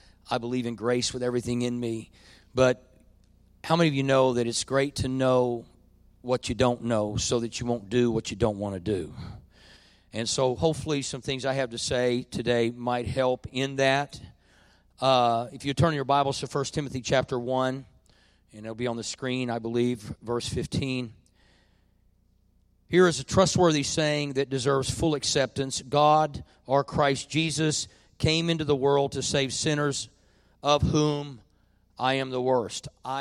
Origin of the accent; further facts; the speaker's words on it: Berry Hill, United States; I mean, after all, I am from Berry Hill. If you can graduate from Berry Hill High School, you can just about get through anything.